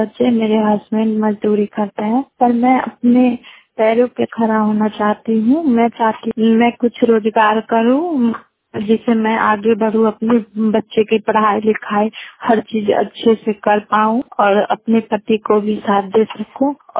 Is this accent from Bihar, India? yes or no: yes; Chandauli, Bihar, India; ग्राम post Chandauli, प्रखंड पूसा, जिला समस्तीपुर। मैं बिहार की रहने वाली हूँ। मैं 12वीं तक पढ़ाई कर चुकी हूँ।